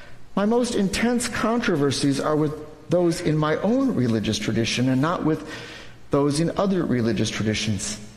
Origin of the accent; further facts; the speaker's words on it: United States; taken on a new form right here in our own backyard in the United States. Today there is a mosque in my hometown, and I have personally known Buddhists and Hindus.